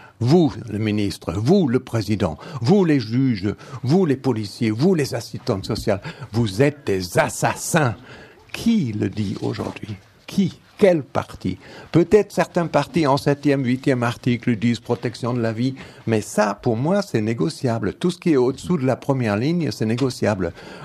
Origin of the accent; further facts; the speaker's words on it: Germany; Je peux le dire, je suis allemand, alors c'est vrai.